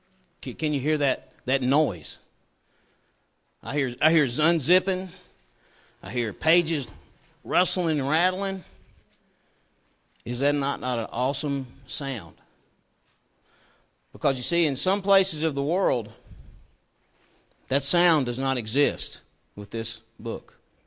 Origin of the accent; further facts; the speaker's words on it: Campbellsville, Kentucky, United States; and I am from Campbellsville, and I'm a layperson.